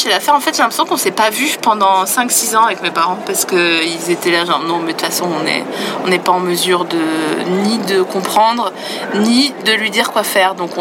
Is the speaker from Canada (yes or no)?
no; Grand Est, France; comme je viens des Vosges, une partie de ma famille sont des paysans.